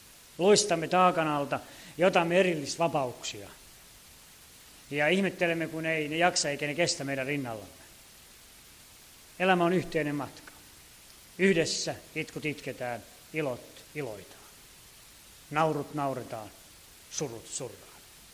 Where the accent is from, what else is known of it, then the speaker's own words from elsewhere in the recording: Laihia, Ostrobothnia, Finland; Pohjanmaalla Laihialta, mistä olen kotoisin